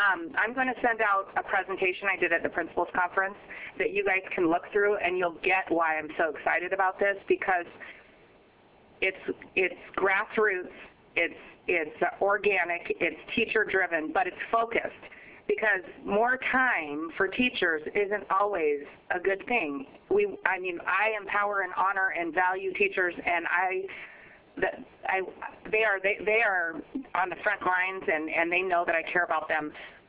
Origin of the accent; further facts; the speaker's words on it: Kodiak, Alaska, United States; not only have I worked in rural Alaska, but I've worked throughout the state, and I'm from Kodiak originally. I love Alaska.